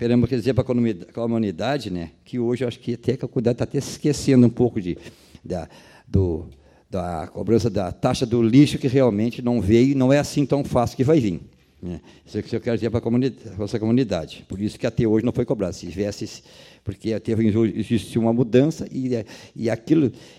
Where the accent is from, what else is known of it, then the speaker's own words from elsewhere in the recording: São Caetano, Brazil; Para mim, São Caetano é onde eu nasci e me criei, né, vereadora Vanessa, é a minha localidade, né, e sempre tenho orgulho da minha localidade